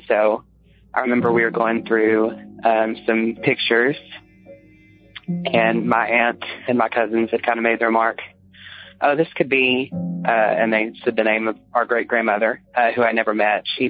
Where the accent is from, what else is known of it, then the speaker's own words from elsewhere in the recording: Little Rock, Arkansas, United States; I am from Little Rock, Arkansas.